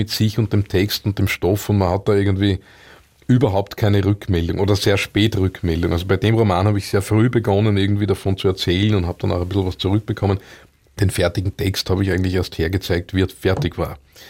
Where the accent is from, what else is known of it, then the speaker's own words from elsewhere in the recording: Austria; ich bin in Österreich aufgewachsen. Ich liebe die österreichische Küche, ich liebe die österreichische Sprache.